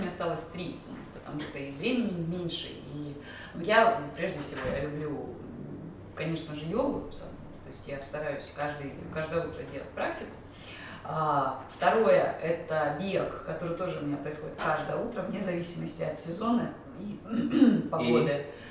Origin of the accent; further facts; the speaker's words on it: Saint Petersburg, Russia; born there; Я родилась в Петербурге, я пол своей жизни сознательной я прожила в Петербурге, я училась, я играла в театре в Петербурге